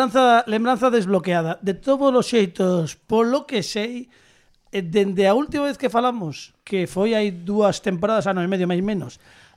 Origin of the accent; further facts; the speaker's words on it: Vigo, Galicia, Spain; Mira, son de Vigo, mira que pouco actualizado teño